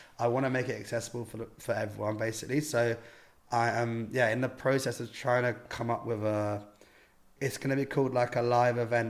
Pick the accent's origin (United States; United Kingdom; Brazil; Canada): United Kingdom; Hackney, London; But being like where like I'm from here, I'm from Hackney.